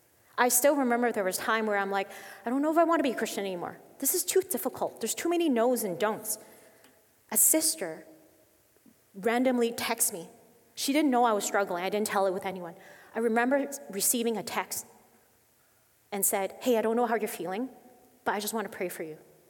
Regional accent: Canada; very Asian rules that I didn't like as a Canadian

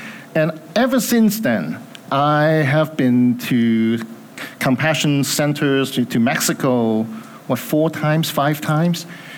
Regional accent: Hong Kong; moved away; I came from Hong Kong many years ago, 35 to be exact. Okay. I used to live right across the street over there.

